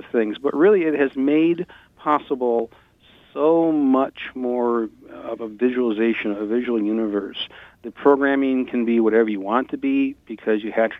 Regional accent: Alpena, Michigan, United States; particularly the Thunder Bay Preserve up near Alpena, which is my hometown.

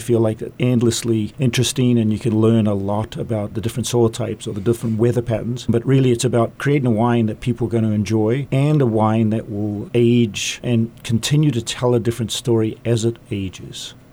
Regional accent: New Zealand; moved away as an adult; now in Oregon, United States; New Zealand is my home country. I came to Oregon in 99 thinking I was going to be there for about 3 months. And 25 years later, I'm still there.

